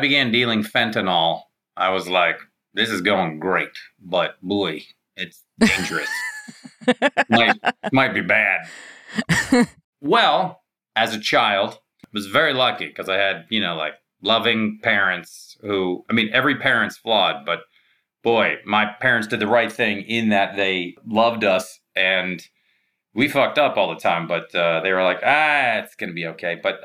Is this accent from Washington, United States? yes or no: yes; Mercer Island, Washington, United States; accent: Mercer Island; Yeah, I paid for that accent. Parents paid for it. A lot of property taxes.